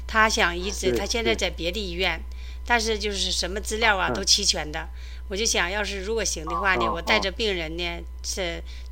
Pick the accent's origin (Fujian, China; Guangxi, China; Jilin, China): Jilin, China; 我是吉林人，但是呢，现在就是说